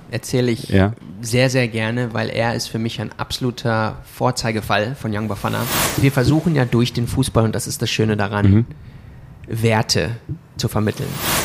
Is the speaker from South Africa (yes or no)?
yes; Somerset West, Western Cape, South Africa; Und so sind wir, meine zwei Brüder und ich, in Somerset West geboren und aufgewachsen, haben aber zu Hause immer Deutsch gesprochen.